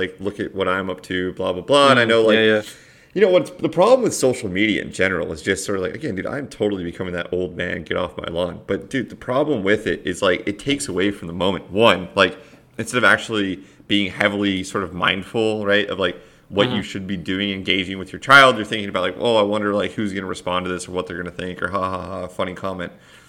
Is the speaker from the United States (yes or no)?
yes; Colorado, United States; especially growing up in Colorado, I always heard about going green